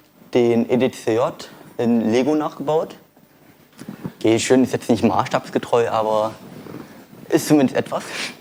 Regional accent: Berlin, Germany; Toll, komme ich hier aus Berlin her

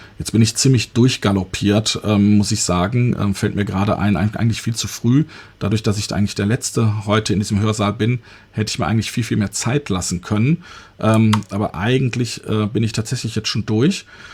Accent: North Rhine-Westphalia, Germany; Also ich komme hier aus dem Rhein-Sieg-Kreis

